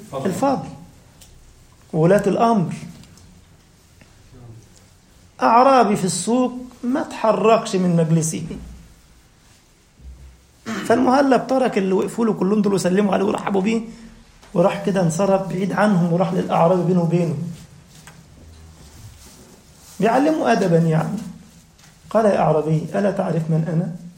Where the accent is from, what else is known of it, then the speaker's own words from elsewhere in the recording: Egypt; عندنا في مصر يقول لك بيت كامل مش عارف الدفاية ولعت البيت والراجل اتخنق ومات